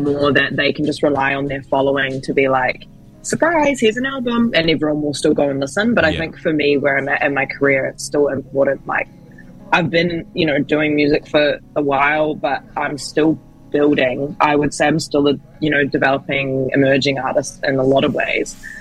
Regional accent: Tamaki, Auckland, New Zealand; Tamaki is definitely home. I am of Kenyan descent, but I was born and raised here. So, in the literal sense, yeah, definitely Tamaki, like my family's here.

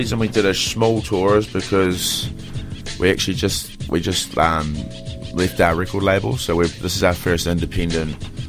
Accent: Mosgiel, Otago, New Zealand; I've never even had it, man. I grew up in Mosgiel.

